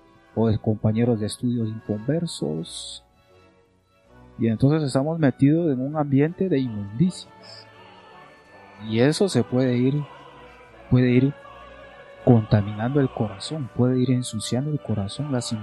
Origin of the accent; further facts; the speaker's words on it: Guatemala; como yo vivo en Guatemala, nací en Guatemala, soy guatemalteco